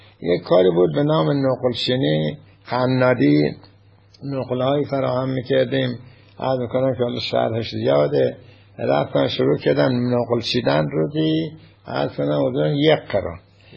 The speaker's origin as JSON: {"language": "Persian", "town": "Firuzabad", "region": "Fars", "country": "Iran", "tie": "born there", "lives_now": "Shiraz, Iran", "said": "ما متولد 21 هستیم و در فیروزآباد متولد شدیم و عرض کنم که بعدا خودمون اومدیم شیراز"}